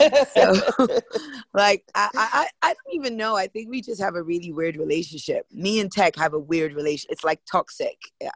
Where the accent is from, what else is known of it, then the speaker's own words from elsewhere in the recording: Kuwait; also born or lived in London, United Kingdom; So I was born in London, but we actually spent some of my formative years in Kuwait. Back and forth, we were between Kuwait, London, and then we settled in Kuwait